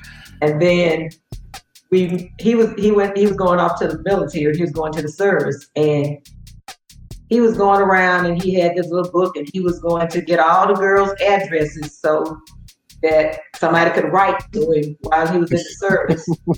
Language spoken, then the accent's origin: English; Mount Vernon, Alabama, United States; also born or lived in Watley; But I grew up in Mount Vernon, Alabama. My dad had a job there at Alabama Power Company, and so him and my mom moved there. And I was born in Watley, Alabama